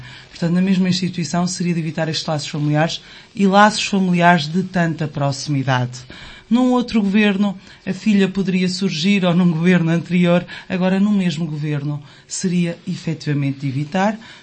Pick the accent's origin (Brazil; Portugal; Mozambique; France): Portugal; Aveiro; enquanto aveirense, temos que ficar todos felizes